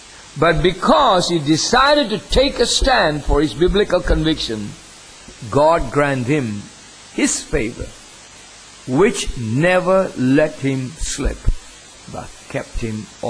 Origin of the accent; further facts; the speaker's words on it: India; I remember listening to a very old preacher when I grew up in India.